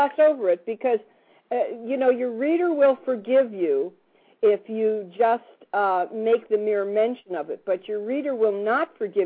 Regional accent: Hollywood, California, United States; also born or lived in Juneau; Of course, I grew up in Hollywood, too, so we were both very familiar with L.A. And then the second one was in Juneau, where I lived for so many years.

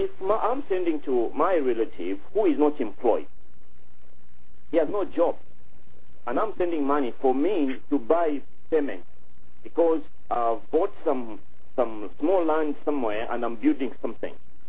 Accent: Ndola, Copperbelt, Zambia; I was brought up in Indola, I went to school in Indola, and, I'm from there.

